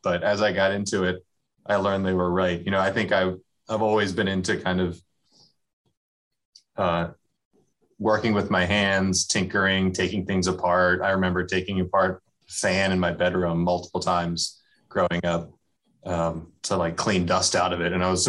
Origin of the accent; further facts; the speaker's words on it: Maryland, United States; I grew up in this area. I grew up in Maryland and attended college at University of Maryland College Park for mechanical engineering.